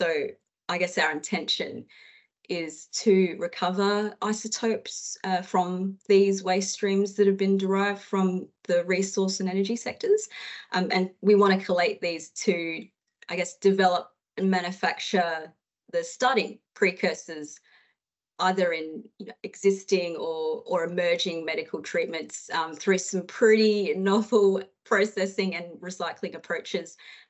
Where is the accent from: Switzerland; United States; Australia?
Australia; growing up in Australia